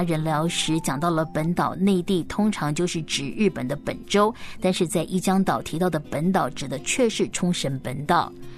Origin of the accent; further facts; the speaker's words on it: Taiwan; 我是台湾